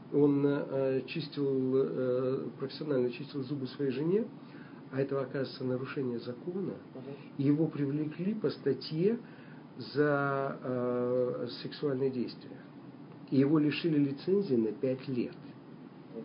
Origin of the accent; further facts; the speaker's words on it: Almaty, Kazakhstan; Как любой нормальный алматинец, мы очень хорошо выглядим в кадре, хорошо.